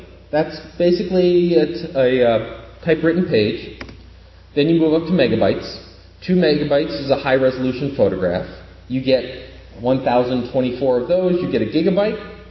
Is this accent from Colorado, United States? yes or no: no; Syracuse, New York, United States; Now, I'm from Syracuse, so we know a lot about salt.